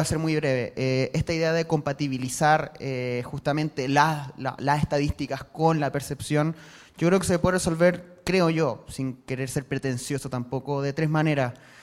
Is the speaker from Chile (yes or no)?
yes; Chile; yo vengo de Chile